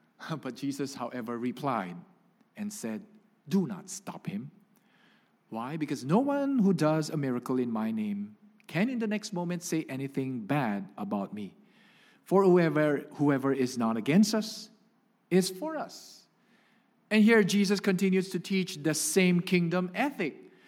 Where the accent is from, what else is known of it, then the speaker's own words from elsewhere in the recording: Philippines; And because I have a Spanish surname, gives away that I am a Filipino.